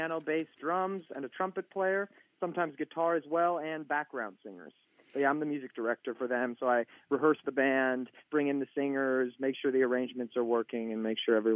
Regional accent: Los Angeles, California, United States; also born or lived in New York; I'm from Los Angeles, California. So I'm from here. And I went to college at the University of Southern California, and then right after college, I moved to New York, was living there for 6 years

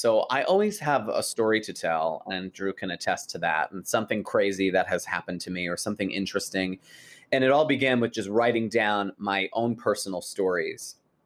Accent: New York, United States; Long Island originally. And then I went to school in Buffalo and then I came here.

